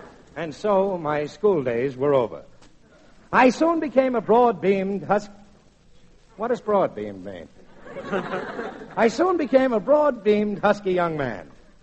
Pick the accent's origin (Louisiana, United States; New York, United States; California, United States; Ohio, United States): New York, United States; Brooklyn; Brooklyn. Brooklyn, spelled backwards, is Nil Corb.